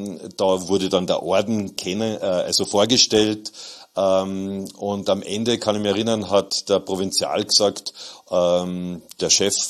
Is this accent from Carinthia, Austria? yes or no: yes; Klagenfurt, Carinthia, Austria; bei mir zu Hause in Klagenfurt. Ich bin ein gebürtiger Kärntner und habe da in meiner Heimatpfarre St. Ruprecht meine erste Zaubershow gehabt.